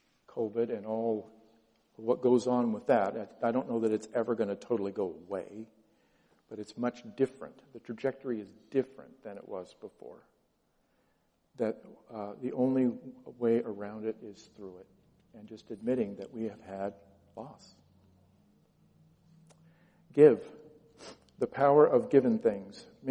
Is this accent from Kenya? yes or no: no; Washington, United States; I am from the 509. I grew up in Eastern Washington. And one of the things I learned living in the Tri-Cities